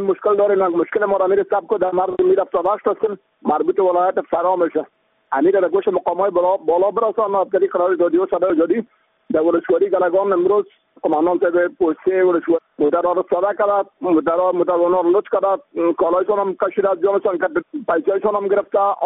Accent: Afghanistan; ما افغان هستیم، افغانستان هستیم

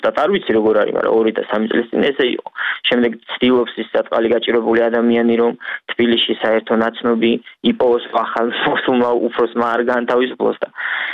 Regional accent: Rustavi, Kvemo Kartli, Georgia; მე რუსთავოზე გავიზარდე, რუსთავოზე ვცხოვრობ

